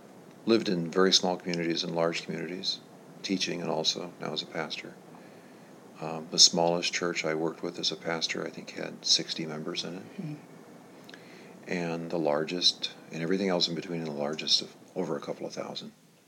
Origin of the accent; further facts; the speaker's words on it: Iowa, United States; both my wife and I grew up in the North Central, or the old Mason City District.